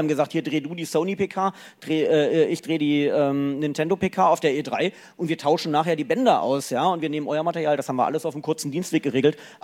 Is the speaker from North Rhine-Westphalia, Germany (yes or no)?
no; Lower Saxony, Germany; Bin ja Niedersachse